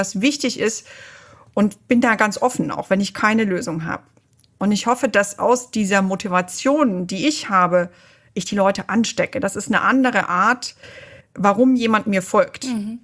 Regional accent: Germany; Und ich als Deutsche erwarte natürlich Winterreifen und gute Ausrüstung.

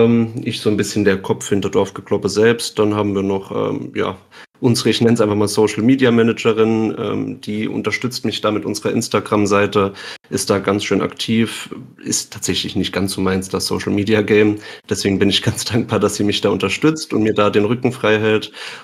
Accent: Southwest Germany, Germany; ich komme aus Südwestdeutschland, ja.

